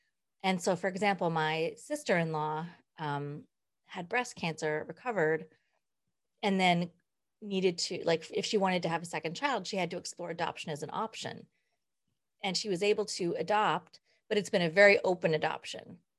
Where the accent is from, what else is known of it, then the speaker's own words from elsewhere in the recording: Twin Falls, Idaho, United States; So as I said, I'm from Idaho and I was born in Twin Falls, Idaho. I was adopted in 1971, the month after I was born.